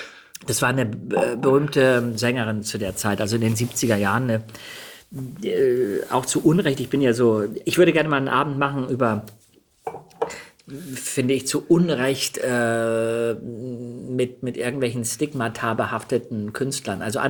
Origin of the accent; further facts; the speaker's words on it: Denmark; born there; ich bin per Zufall in Dänemark geboren.